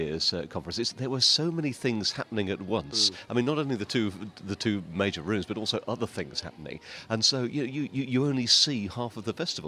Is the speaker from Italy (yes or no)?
no; Nottingham, East Midlands, United Kingdom; Much as I love Nottingham, my hometown, and you spent many years there, Trevor, that festival didn't feel quite right there.